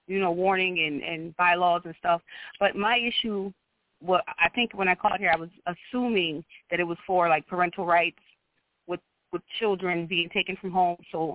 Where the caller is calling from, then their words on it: Syracuse, New York, United States; Syracuse, New York.